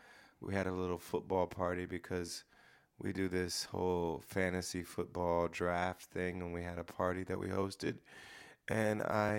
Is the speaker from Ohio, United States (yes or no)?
yes; Ohio, United States; I went to that in Ohio, in my hometown, when I was pretty young. Yeah, I was probably like 10 or 11.